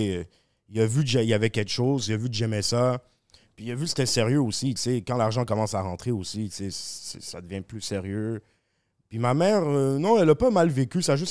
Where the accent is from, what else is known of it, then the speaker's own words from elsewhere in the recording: Montreal, Quebec, Canada; accent: Québécois; Ben, t'sais, c'est le fait que j'ai grandi à Montréal, on a pas, on a un accent moins, plus soft à Montréal. Genre, pour un Français, je sonne comme un gars de Montréal, c'est sûr, je sonne comme un Québécois.